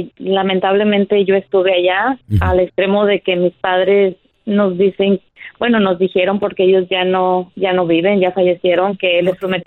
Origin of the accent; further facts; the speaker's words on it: Los Reyes, Michoacán, Mexico; De Los Reyes, Michoacán.